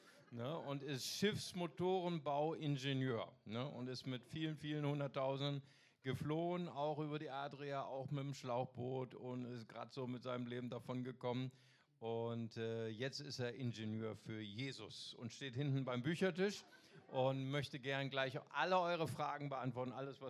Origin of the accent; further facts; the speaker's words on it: Bonn, North Rhine-Westphalia, Germany; Wir kommen ja aus Bonn.